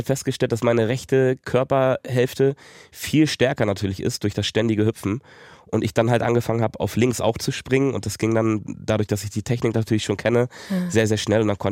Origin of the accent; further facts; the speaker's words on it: Hamburg, Germany; Ich bin in Schnelsen aufgewachsen und auch in einem recht guten Viertel.